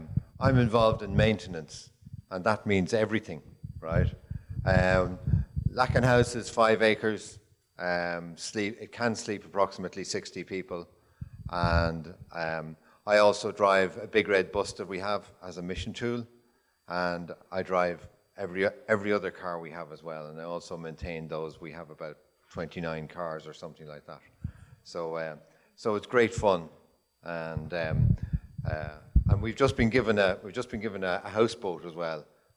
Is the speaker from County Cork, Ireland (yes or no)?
no; Dublin, County Dublin, Ireland; now in Roscommon, Ireland; I'm originally from Dublin, now living in Roscommon, and I went to school down the road here